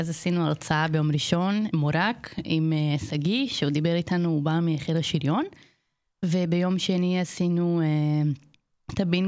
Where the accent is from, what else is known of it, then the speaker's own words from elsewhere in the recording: Brazil; Hebrew is a second language; now in Israel; אני מברזיל במקור, בגלל זה יש לי מבטא.